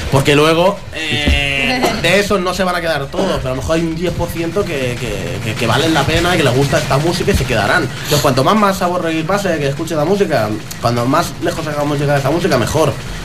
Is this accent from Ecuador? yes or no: no; L'Hospitalet de Llobregat, Catalonia, Spain; Nací ahí en Hospitalet, y ahí estamos.